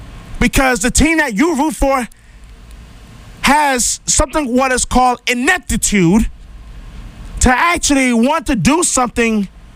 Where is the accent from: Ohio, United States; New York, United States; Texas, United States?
New York, United States; Growing up in New York, as a Giants fan